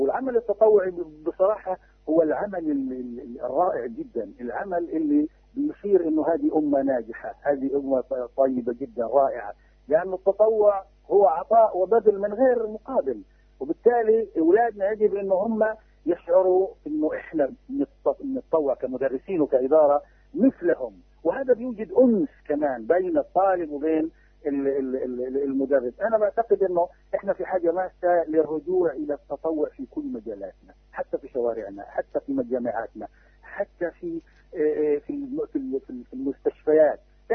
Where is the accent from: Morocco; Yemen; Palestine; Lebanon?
Palestine; أنا في حاجة إني أكون ابن فلسطين لقضيتي أنا وكل إخواني الفلسطينيين،